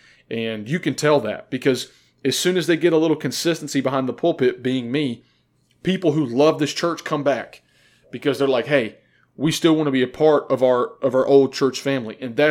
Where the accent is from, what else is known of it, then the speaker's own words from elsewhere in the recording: North Carolina, United States; I am not from South Carolina. Don't hold me to that standard. I'm from North Carolina.